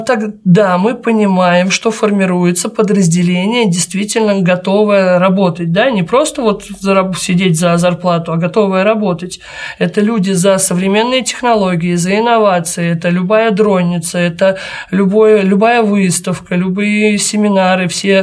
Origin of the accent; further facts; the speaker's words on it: Saint Petersburg, Russia; Я из Петербурга